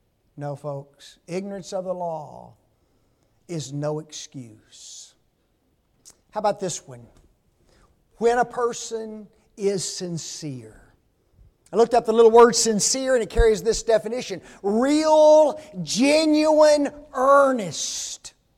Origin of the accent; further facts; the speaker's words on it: Memphis, Tennessee, United States; Growing up in Memphis, there was a park not far from our house, about 2 miles.